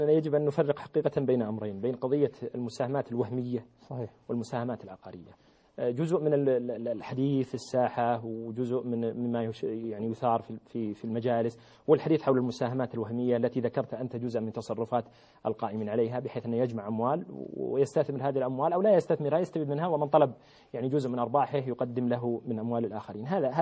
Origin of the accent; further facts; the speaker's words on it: Saudi Arabia; الإشكال عندنا في المملكة العربية السعودية أن مع وفرة المال بعد الطفرة الأولى اجتمعت عند الناس أموال